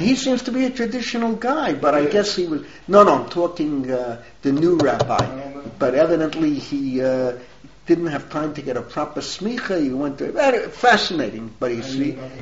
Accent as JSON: {"language": "English", "region": "New York", "country": "United States", "tie": "born or raised there", "said": "But I grew up in New York. But this is cold compared to the way it is in New York."}